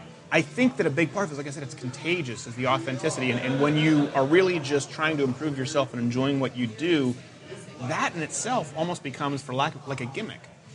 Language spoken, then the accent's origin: English; Quebec, Canada; I grew up in a socialist province where they thought I was basically learning disabled because I had to go to French schools and it wasn't my first language and it was the language laws.